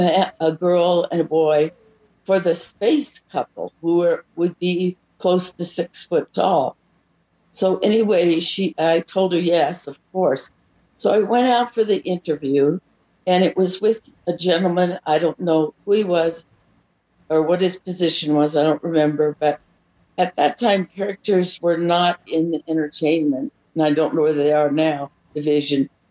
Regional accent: Long Beach, California, United States; Well, I'm from Long Beach, California, and I went to what used to be Long Beach State College

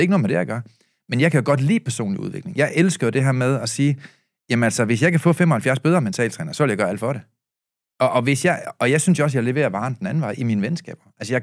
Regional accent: Aalborg, North Denmark Region, Denmark; now in Copenhagen, Denmark; Jeg er opvokset i Aalborg, for det første. Jeg flyttede til København

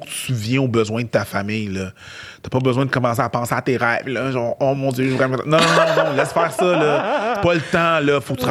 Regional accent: Haiti; Je suis haïtien, fait que... stéréotype

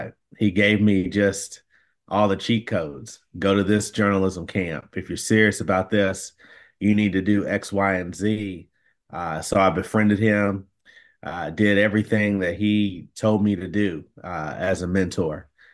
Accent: Paducah, Kentucky, United States; There was a writer from the New York Times from my hometown of Paducah, Kentucky, named Thomas George, came back and he spoke to our high school.

